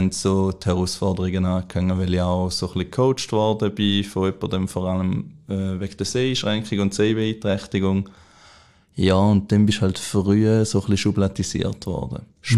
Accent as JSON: {"language": "German", "town": "Mühlen", "region": "St. Gallen", "country": "Switzerland", "said": "ich komme aus Mühlen, das ist so ein kleines Dorf zwischen St. Gallen und am Bodensee. Ja, halt eben, es ist dort so ein bisschen beschaulich und jeder kennt jeden"}